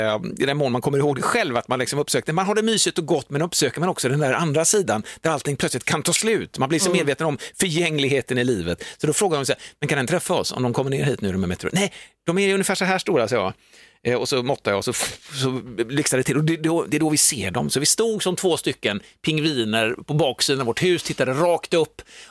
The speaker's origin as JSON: {"language": "Swedish", "town": "Lilla Edet", "region": "Västra Götaland County", "country": "Sweden", "tie": "born or raised there", "said": "jag växte upp i Lilla Edet under en period av mitt liv"}